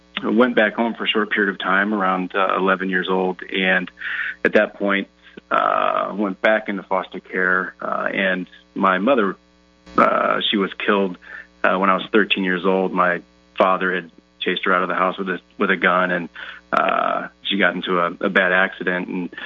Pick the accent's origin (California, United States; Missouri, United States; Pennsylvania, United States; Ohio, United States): Missouri, United States; St. Louis; Well, I'm 36 years old, and I'm from St. Louis, Missouri.